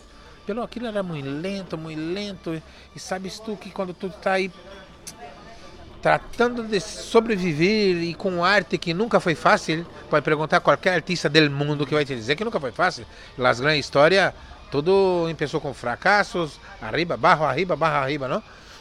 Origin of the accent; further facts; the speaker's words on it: Amaporã, Paraná, Brazil; born there; nasci em Brasil, sim, sim. Nasci também num pueblozito, não? Somos muito de pueblos, não? Nasci num pueblo chamado Amaporã, tem 9.000 habitantes, bem pequeno.